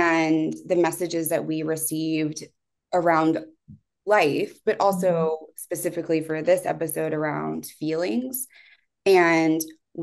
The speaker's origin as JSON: {"language": "English", "region": "the South", "country": "United States", "tie": "born or raised there", "said": "A message I received that was pointed out to me in our doc program was growing up in the South, women and anger weren't great."}